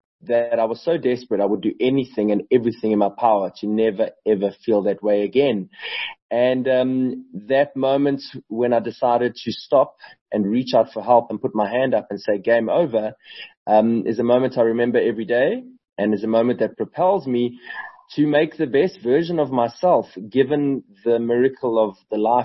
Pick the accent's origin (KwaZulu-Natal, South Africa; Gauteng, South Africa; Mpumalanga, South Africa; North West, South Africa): Gauteng, South Africa; Johannesburg; I come from Johannesburg originally, and led a fairly successful life and career until drugs brought me to my knees in my early 30s